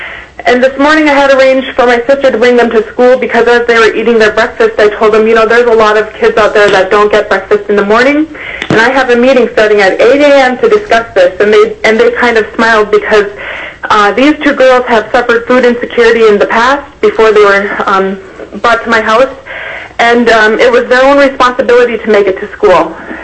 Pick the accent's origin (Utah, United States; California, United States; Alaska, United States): Alaska, United States; Igiugig; I've been born and raised in Iquiagig, and I understand the need for the state to support the school lunch and breakfast program across the state.